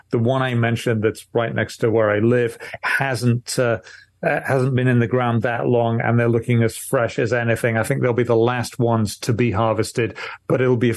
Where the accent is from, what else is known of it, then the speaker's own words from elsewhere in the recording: United Kingdom; now in France; I'm originally from Britain.